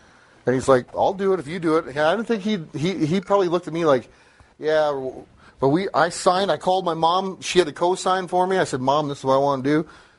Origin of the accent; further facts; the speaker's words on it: South Dakota, United States; Like, you know, growing up in South Dakota is kind of barbaric.